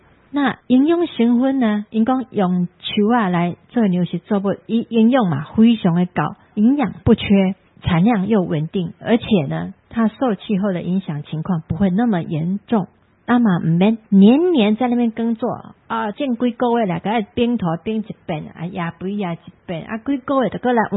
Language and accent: Chinese; Taiwan; 我们台湾